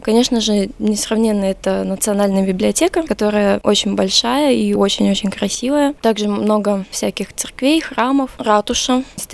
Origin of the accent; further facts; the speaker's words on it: Novgorod Oblast, Russia; Из Чудовского района.